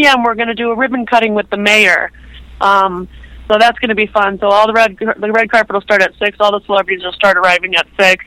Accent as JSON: {"language": "English", "town": "Clearwater", "region": "Florida", "country": "United States", "tie": "born or raised there", "moved": "as an adult", "said": "We're from Florida, Clearwater, Florida, and we grew up in Florida."}